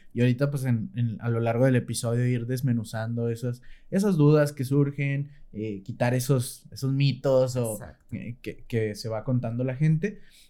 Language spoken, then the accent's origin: Spanish; Mexico City, Mexico; accent: chilango; now in Monterrey, Mexico; yo soy de Pachuca, Hidalgo. Entonces igualito de que estoy por acá. Los de aquí dicen, oye, todavía hablas como chilango. Y los de allá me dicen, oye, ya hablas como regio, ¿sabes?